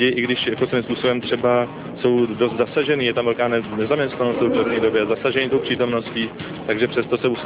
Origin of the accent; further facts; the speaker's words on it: Vlašim, Central Bohemian Region, Czechia; also born or lived in Prague; Já jsem prostě venkovský kluk, že jo, takže k těm tématům inklinuju. Neumějí to taková schýza, já jsem se narodil v Praze, ale vyrůstal jsem na venkově, nebo respektive ve Vlašimi